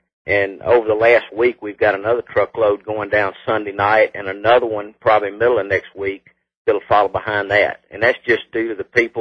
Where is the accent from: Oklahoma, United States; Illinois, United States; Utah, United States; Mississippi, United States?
Mississippi, United States; Jackson; Of course, I grew up in Jackson, Mississippi